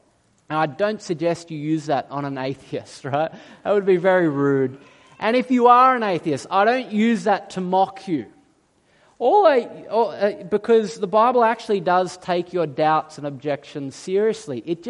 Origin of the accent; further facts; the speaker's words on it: Australia; See, we're Australian. And we despise authority.